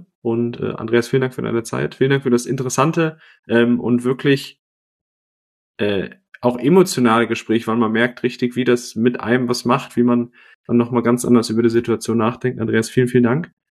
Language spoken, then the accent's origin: German; Essen, North Rhine-Westphalia, Germany; ich komme aus der Region Essen